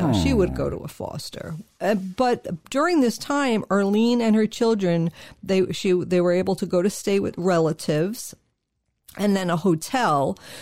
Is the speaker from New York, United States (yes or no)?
yes; New York, United States; accent: New York; my New York accent